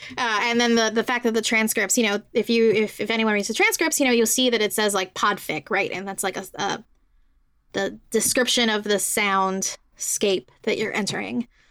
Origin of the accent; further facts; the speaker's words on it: Puerto Rico; Because I'm from Puerto Rico, right? And I'm from a colonized place.